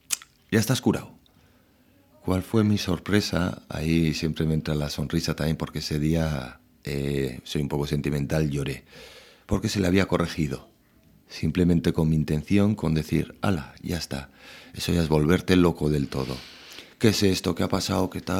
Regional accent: Navarre, Spain; aquí, bueno, en mi tierra, en Navarra, fue el año pasado

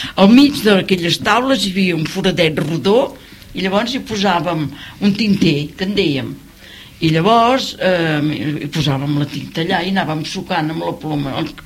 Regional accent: Navàs, Catalonia, Spain; also born or lived in Gironella; A Gironella. Vaig néixer a Gironella i quan tenia 4 anys, llavors vam baixar aquí a Navàs.

